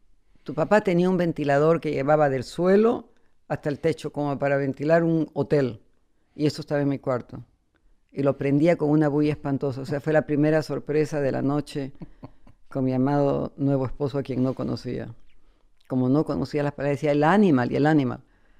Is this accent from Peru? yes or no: yes; Peru; yo no soy venezolana, yo soy peruana.